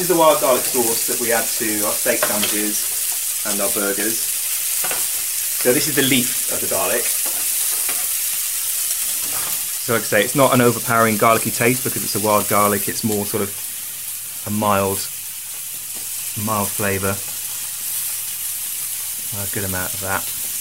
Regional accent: South West England, United Kingdom; So, well, I grew up in the Forest of Dean, in a small sort of village in the middle of a forest.

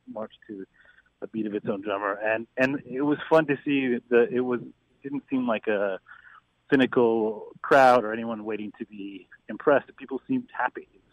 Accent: Louisville, Kentucky, United States; You know, I'm from Louisville, Kentucky. I probably had burgoo twice in my life.

